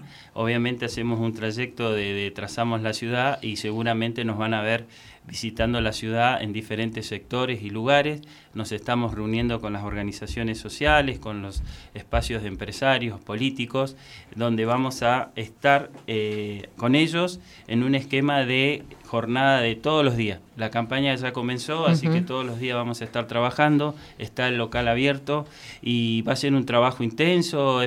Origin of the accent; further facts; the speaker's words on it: Zapala, Neuquén, Argentina; Yo soy nativo, criado acá en Zapala